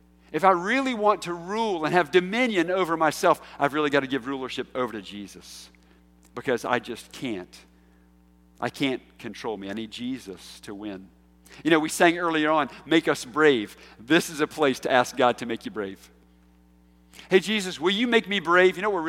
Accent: United States; I'm an American. I'm a patriot. I love this country. I am so blessed to be here.

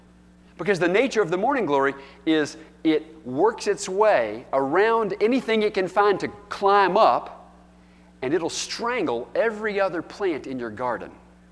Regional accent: North Carolina, United States; also born or lived in Texas; But growing up in North Carolina, out in the country, and we had a really big garden.

